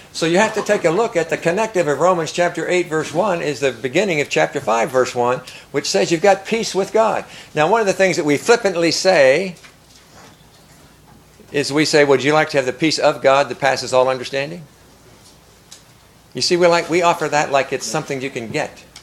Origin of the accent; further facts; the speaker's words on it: United States; born there; I was born in the United States.